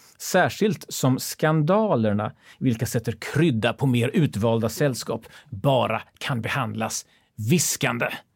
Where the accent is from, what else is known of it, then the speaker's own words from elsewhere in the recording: Gothenburg, Västra Götaland County, Sweden; för att just för att vi är göteborgare